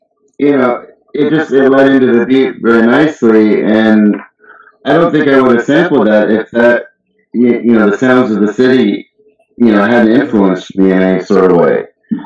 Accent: Culver City, California, United States; also born or lived in West Los Angeles; I grew up in Culver City, for the most part, you know, at a younger age, I grew up around, until I was about 8, I grew up around Pico and Shenandoah, in West

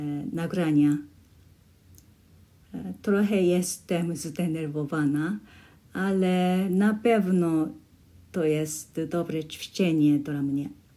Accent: Japan; Polish is a second language; now in Canada; Pochodzę z Japonii, a teraz mieszkam w Kanadzie. Uczę się języka polskiego

